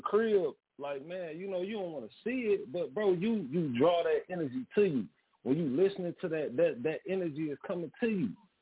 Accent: Oklahoma, United States; also born or lived in Joliet; I'm from Joliet, but I live in Oklahoma. I lived in Oklahoma majority of my life. I went to school in Oklahoma and everything.

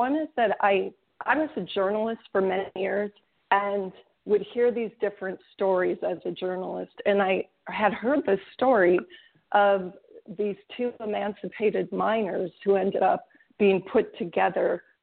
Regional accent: Midwest, United States; You know, I grew up in the Midwest with this like white bread and bologna background.

